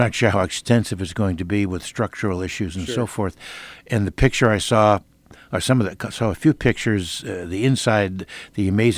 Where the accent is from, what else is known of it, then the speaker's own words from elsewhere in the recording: Midwest, United States; I mean, I love the United States. But I guess I'm a Midwesterner, so I'm glad to be back.